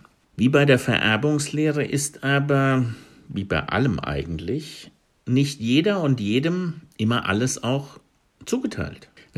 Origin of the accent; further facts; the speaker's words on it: Hesse, Germany; In meiner Heimatgemeinde im hessischen Hinterland